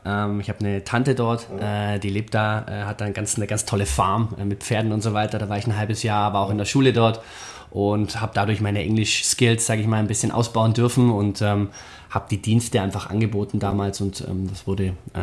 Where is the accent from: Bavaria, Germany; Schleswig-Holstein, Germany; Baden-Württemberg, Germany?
Baden-Württemberg, Germany; Ulm; ich bin selber nicht aus der Region, also ich bin aus Ulm ursprünglich, bin seit 2008 in der Region